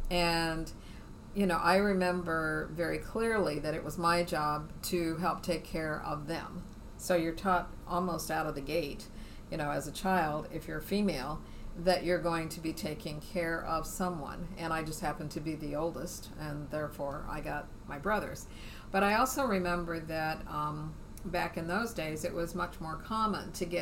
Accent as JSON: {"language": "English", "region": "Indiana", "country": "United States", "tie": "born or raised there", "also_born_or_lived": "Mississippi / Arkansas", "said": "I mean, I grew up in Indiana. I moved south. I lived in Mississippi and Arkansas as a teenager, and then moved back north again."}